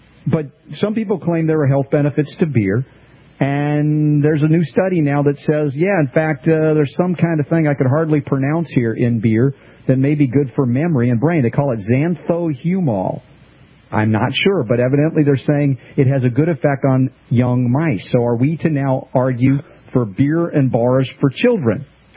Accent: the South, United States; I grew up in the South, even though I'm from the North. And we drank a lot of beer growing up.

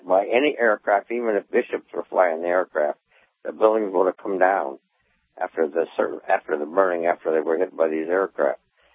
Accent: Ballantyne, Nebraska, United States; Well, I come from Ballantyne originally.

